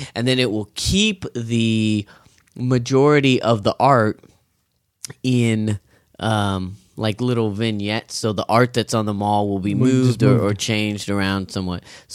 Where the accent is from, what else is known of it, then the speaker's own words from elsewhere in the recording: Kingsburg, California, United States; I didn't even know, because I grew up in Kingsburg, and it was always Cutler or Rossi.